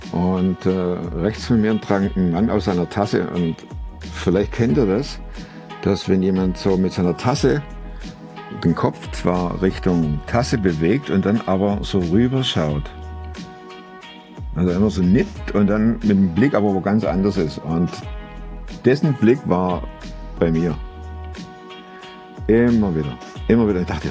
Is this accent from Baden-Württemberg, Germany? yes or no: yes; Stuttgart, Baden-Württemberg, Germany; accent: Swabian; now in Cologne, Germany; als ich von Stuttgart hierher zog, Kölner Gegend, mich hat kein Mensch verstanden.